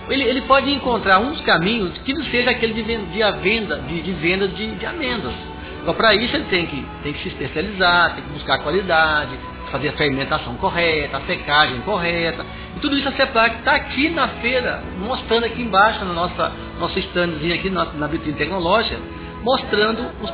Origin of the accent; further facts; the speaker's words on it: Brazil; born there; now in Rondônia, Brazil; Eu não nasci em Rondônia, mas meus filhos nasceram, meu neto nasceu agora esse mês agora